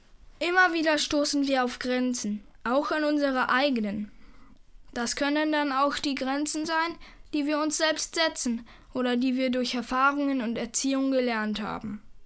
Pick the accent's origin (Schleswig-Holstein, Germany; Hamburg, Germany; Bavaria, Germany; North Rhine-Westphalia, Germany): Hamburg, Germany; in meiner Heimatstadt Hamburg